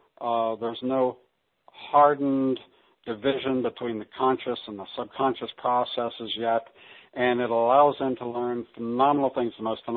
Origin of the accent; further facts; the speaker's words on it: United States; accent: American; Now, you can tell that I'm American because I have an accent